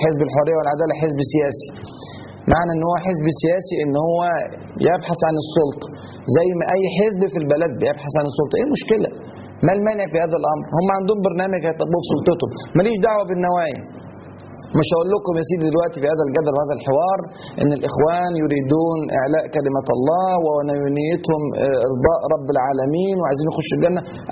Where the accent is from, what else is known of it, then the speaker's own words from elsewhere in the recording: Egypt; وبعد كده ان شاء الله نتصرف كلنا كمصريين